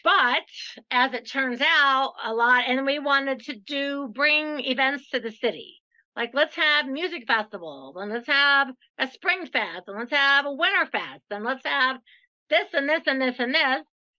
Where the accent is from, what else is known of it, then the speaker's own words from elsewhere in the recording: Ohio, United States; So I'm from Ohio, or he's from Iowa, and we're both in real estate.